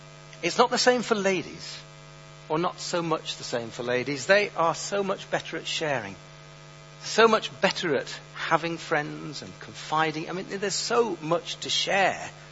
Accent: England, United Kingdom; Firstly, because we're British and we don't talk about ourselves.

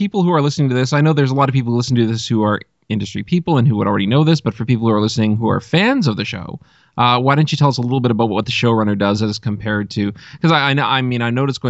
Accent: Hamilton, Ontario, Canada; I grew up, I'm from Hamilton. I grew up in Hamilton. It's close enough to a border that I'm getting all of the American networks.

